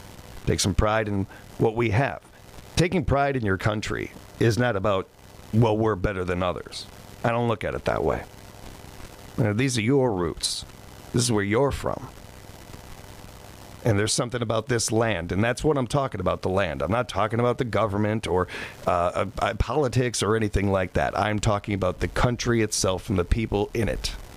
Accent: United States; born there; I am dang lucky I was born in America.

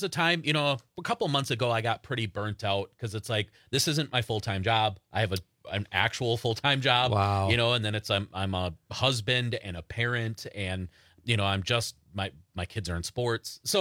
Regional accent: Wisconsin, United States; I always like to say growing up in Wisconsin, a lot of people seemed very eager to leave Wisconsin

